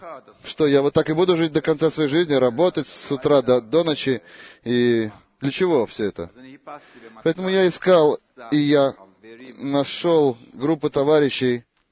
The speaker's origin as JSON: {"language": "Russian", "country": "Turkey", "also_born_or_lived": "Australia", "moved": "yes", "lives_now": "Israel", "said": "Я турок, и я приехал сюда в Израиль из Австралии в 2006 году. Я уехал в Австралию, чтобы найти там рай земной, просто так."}